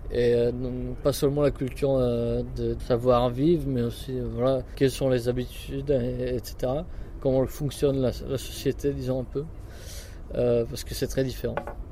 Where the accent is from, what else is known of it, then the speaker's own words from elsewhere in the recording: Prague, Czechia; J'ai grandi à Prague. Ensuite, j'ai entré au lycée français de Prague depuis la classe de CM2 jusqu'au bac.